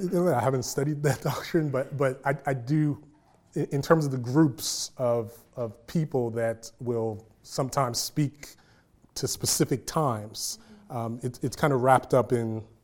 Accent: Queens, New York, United States; I can think of when I was growing up in Queens, New York, there was a particular time

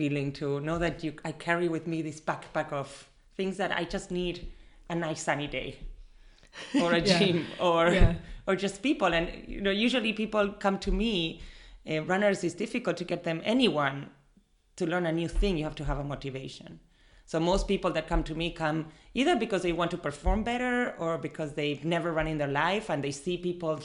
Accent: Argentina; all my friends that knew me growing up in Argentina were like, what?

